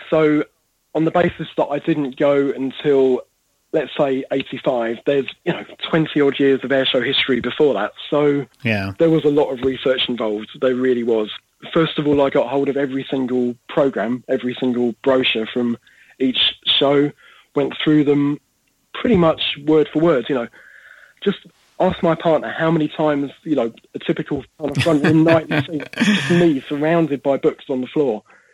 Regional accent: Bromley, London, United Kingdom; this is where I grew up. I was born and raised in Bromley, which is just down the road.

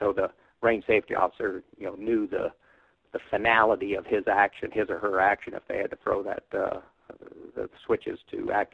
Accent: Albuquerque, New Mexico, United States; my hometown, Albuquerque, New Mexico.

